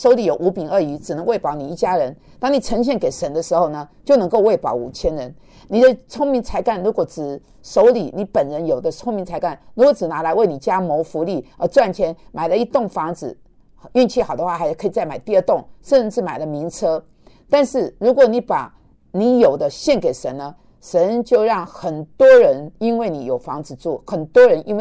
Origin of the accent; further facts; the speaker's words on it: Taiwan; born there; 台是因为我在台湾出生